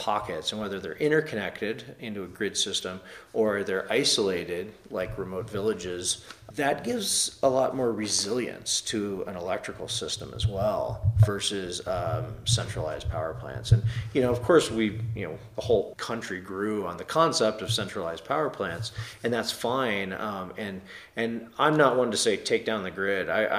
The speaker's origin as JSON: {"language": "English", "region": "Nebraska", "country": "United States", "tie": "born or raised there", "said": "like in the Midwest, I grew up in Nebraska, things like hail and stuff like that."}